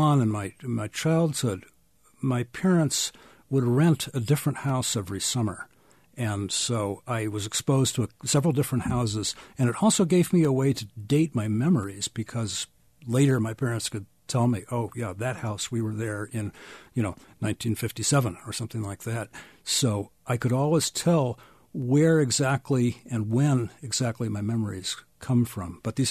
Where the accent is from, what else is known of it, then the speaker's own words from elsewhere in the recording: Randolph, New Hampshire, United States; The connection is because I come from New England. And as a child, I lived in Randolph, New Hampshire, and I'm very familiar with these houses.